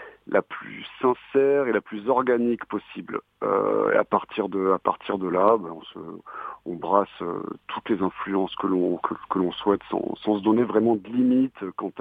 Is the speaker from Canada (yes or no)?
no; Bordeaux, Nouvelle-Aquitaine, France; on a monté le groupe en 2010. On est bordelais